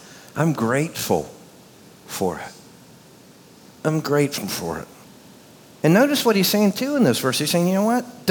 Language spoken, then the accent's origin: English; North Carolina, United States; Born and raised in North Carolina, so, you know, growing up, went to Tweetsie.